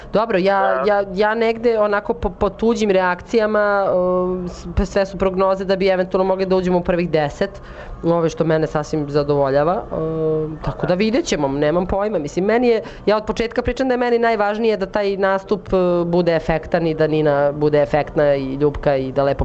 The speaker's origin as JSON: {"language": "Serbian", "country": "Serbia", "said": "ljudi onako kad čuju da smo iz Srbije"}